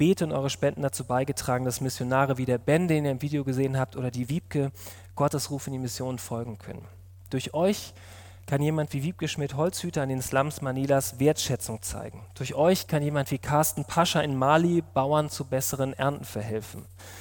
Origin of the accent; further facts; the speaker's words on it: Hamburg, Germany; also born or lived in Rhineland; now in Ebersbach, Germany; Mich persönlich schmerzt es noch heute, nach Hamburg zu kommen und nicht mehr dort zu leben. Als Hamburger Jung zuerst im Rheinland zu landen